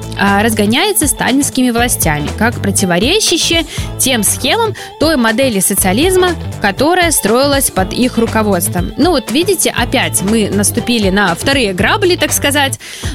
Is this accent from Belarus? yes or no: yes; Belarus; И все-таки мы белорусы. Мы чувствуем по-белорусски, мы живем по-белорусски, мы общаемся с нашими родными друзьями, белорусами.